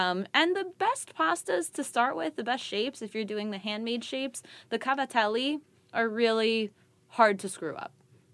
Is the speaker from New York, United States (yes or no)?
yes; Brooklyn, New York, United States; I'm from Brooklyn, you from Philly, like, or near Philly and stuff.